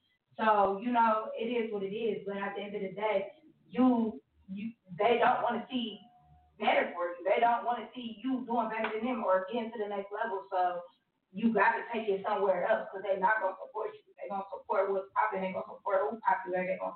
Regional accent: Akron, Ohio, United States; No, I'm from Akron, born and raised.

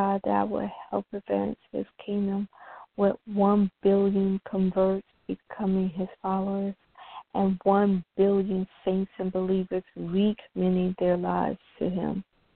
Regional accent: Trenton, New Jersey, United States; I'm from Trenton. Don't touch us.

